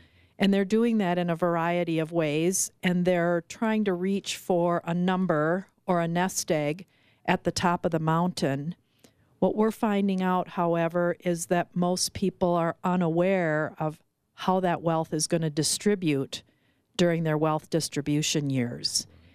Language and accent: English; Rochester, Minnesota, United States; I'm a Midwesterner. Grew up, born and raised in Rochester, Minnesota.